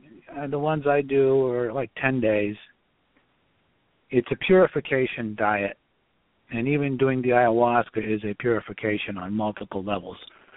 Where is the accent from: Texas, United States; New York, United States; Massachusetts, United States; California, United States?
Massachusetts, United States; Boston; And I grew up in Boston, in Dorchester, the same neighborhood as Mocky Mock.